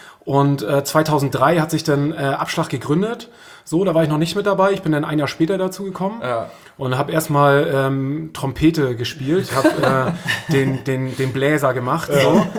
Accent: Schleswig-Holstein, Germany; now in Hamburg, Germany; ich bin aufgewachsen oben im Norden bei Husum. Das ist in Nordfriesland.

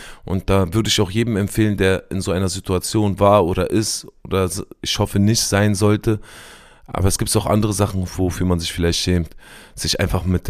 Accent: Berlin, Germany; Ich komme aus Berlin.

